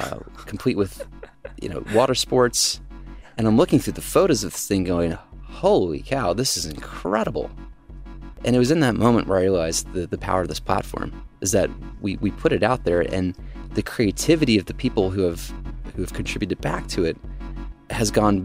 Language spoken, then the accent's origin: English; Georgia, United States; when I was growing up in Georgia, I was so enthralled by every day there was a new story of a new company that started in Silicon Valley or San Francisco.